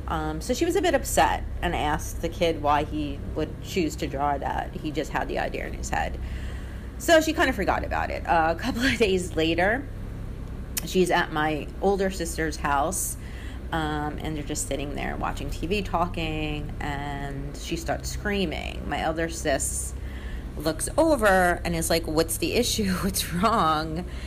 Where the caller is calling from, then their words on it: Brooklyn, New York, United States; I'm calling from Brooklyn.